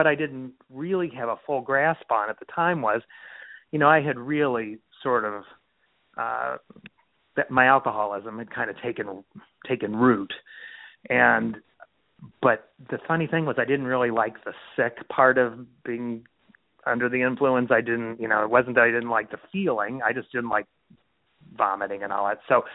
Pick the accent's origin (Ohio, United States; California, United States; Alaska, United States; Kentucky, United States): Kentucky, United States; I grew up in Kentucky. And where I grew up in was very rural